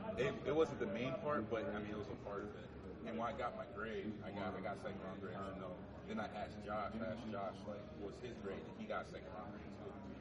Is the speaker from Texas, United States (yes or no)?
no; Warren, Ohio, United States; So, so I'm from Warren, Ohio.